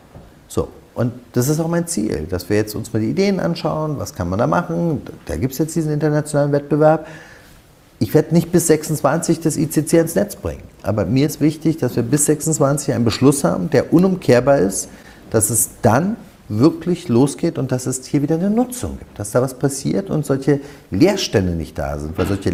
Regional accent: Germany; weil ich will tatsächlich was bewegen für diese Stadt. Das ist meine Heimatstadt.

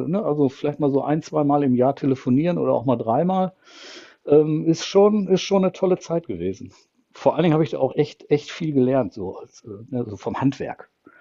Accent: Essen, North Rhine-Westphalia, Germany; also born or lived in Peine / Bielefeld / Paderborn; Richtig groß geworden bin ich in Essen, im Ruhrgebiet. Da ist eigentlich so meine Wiege.

